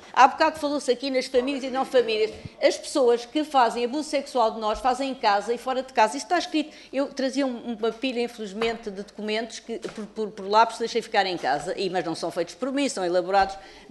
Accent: Portugal; eu digo sempre isto porque sou portuguesa, sou cidadã

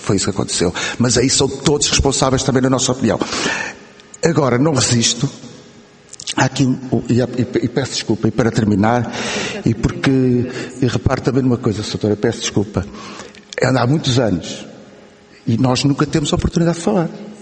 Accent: Coimbra, Portugal; moro na Lausanne, vou todos os dias a Coimbra, estudei em Coimbra. Coimbra a Lausanne são 25 quilómetros, também nasci em Coimbra, também sou de Coimbra.

